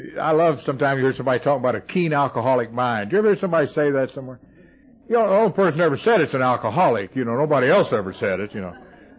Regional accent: Louisville, Kentucky, United States; I am an alcoholic. I come from Louisville, Kentucky.

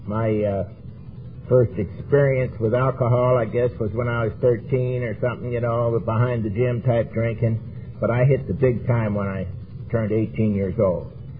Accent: Palmdale, California, United States; also born or lived in Marina Del Rey / Torrance / Hermosa Beach; And I'm from Palmdale, California, and I'm from Marina Del Rey, California. I'm from Torrance and Hermosa Beach and a lot of other places.

